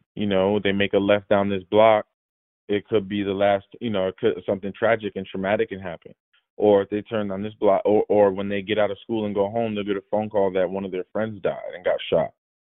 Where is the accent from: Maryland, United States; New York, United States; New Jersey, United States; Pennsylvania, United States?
New Jersey, United States; Paterson; it just reminded me of my hometown of Paterson, New Jersey, and being at Paterson Catholic